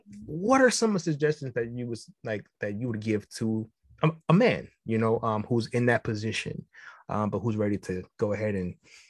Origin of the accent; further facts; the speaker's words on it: Queens, New York, United States; Queens boy, born and raised in Queens, was tragically found at the bottom of the river.